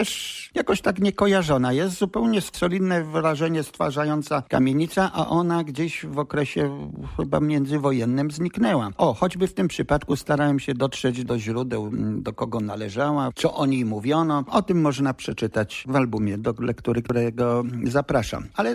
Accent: Kalisz, Greater Poland Voivodeship, Poland; jako Kaliszanin z dziada, pradziada, przede wszystkim no, interesujący się tym już od bardzo dawna

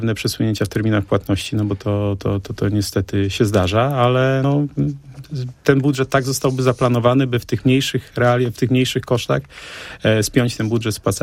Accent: Poznań, Greater Poland Voivodeship, Poland; Jestem Poznaniakiem, więc tak.

